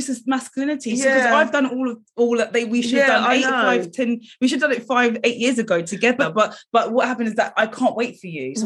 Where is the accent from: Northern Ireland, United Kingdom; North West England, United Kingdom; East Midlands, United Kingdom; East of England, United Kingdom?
East of England, United Kingdom; Luton; We come from Luton, we live in Luton.